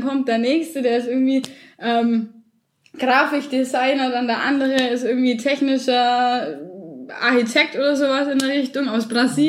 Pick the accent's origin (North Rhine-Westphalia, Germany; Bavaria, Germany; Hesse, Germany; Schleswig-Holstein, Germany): Bavaria, Germany; Augsburg; was kann ich denen schon über Augsburg, meine Heimatstadt, erzählen? Nicht so viel. Ich war da zwar mein Leben lang